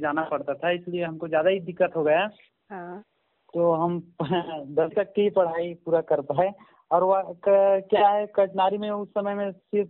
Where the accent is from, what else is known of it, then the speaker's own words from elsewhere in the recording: Madhya Pradesh, India; जी मैं ग्राम साहू टोला कनिया जिला बालाघाट मध्य प्रदेश का रहने वाला हूँ।